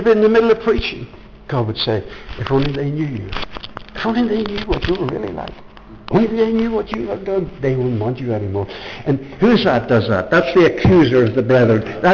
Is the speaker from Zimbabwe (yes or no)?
no; Ireland; We're all British people, but I'm Irish, and I get excited about something like that.